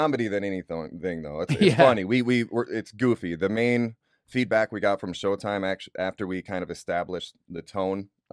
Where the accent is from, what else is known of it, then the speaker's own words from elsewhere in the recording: Wisconsin, United States; now in California, United States; I'm originally from Wisconsin.